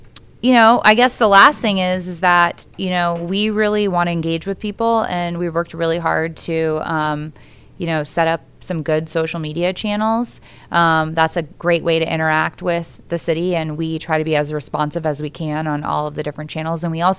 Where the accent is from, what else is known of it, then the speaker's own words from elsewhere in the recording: St. Petersburg, Florida, United States; I was born and raised in St. Petersburg. I went through all the public schools, started out at Childs Park Elementary and then went to Southside and then, you know, finally St. Pete High.